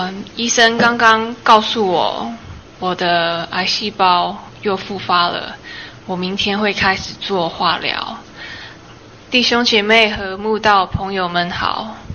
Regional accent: Taipei, Taiwan; born there; 我出生在台北。

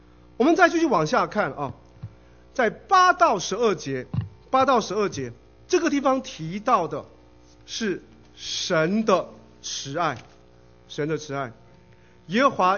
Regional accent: China; 我们中国人有一句话叫老王卖瓜自卖自夸，有没有？

